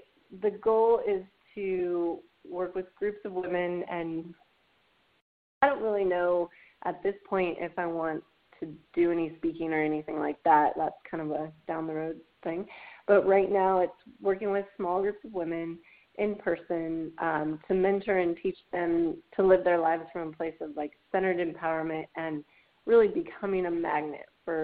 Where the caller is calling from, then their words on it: Austin, Texas, United States; I am calling from Austin, Texas.